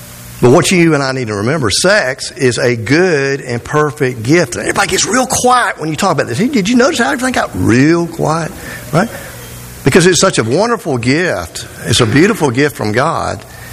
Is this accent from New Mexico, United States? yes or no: no; Georgia, United States; also born or lived in Louisiana; But I was born in Louisiana. I grew up in Georgia.